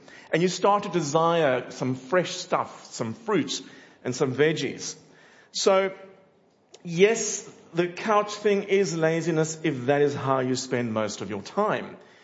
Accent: South Africa; because you might say … you're from South Africa, and how dare you say this about Aussies?

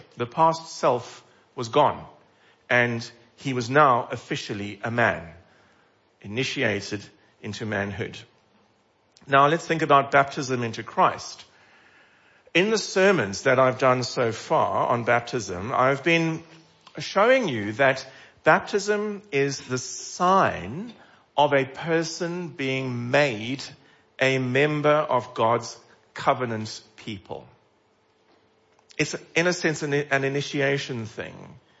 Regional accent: South Africa; Now, as a South African, I have also friends, and I know their stories.

